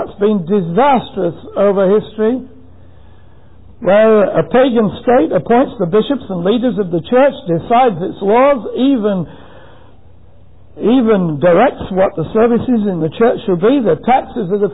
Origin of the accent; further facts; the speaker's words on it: England, United Kingdom; I said to him, being English doesn't make me a Christian.